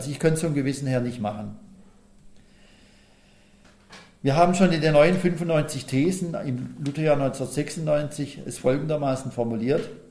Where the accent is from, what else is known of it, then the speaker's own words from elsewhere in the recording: Pforzheim, Baden-Württemberg, Germany; Und die Dekanin, zum Beispiel in Pforzheim, hat es wiederholt beim ersten Christopher Street Day in meiner Heimatstadt.